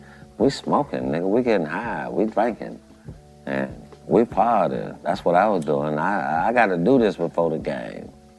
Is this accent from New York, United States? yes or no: no; Gainesville, Florida, United States; You know, I'm a street dude. I'm from Gainesville, Florida.